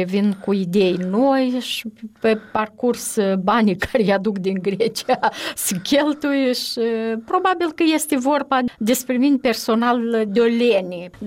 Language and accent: Romanian; Moldova; Din moment ce deținem pașapoarte moldovenești, albastri, și suntem menționați ca cetățeni moldoveni, toți suntem moldoveni.